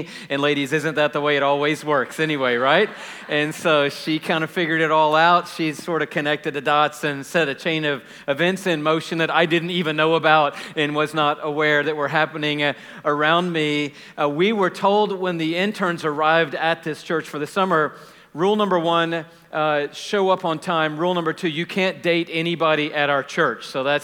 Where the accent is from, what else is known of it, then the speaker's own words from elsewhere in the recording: Atlanta, Georgia, United States; And I'm like, yeah, I'm from the city. I came from Atlanta.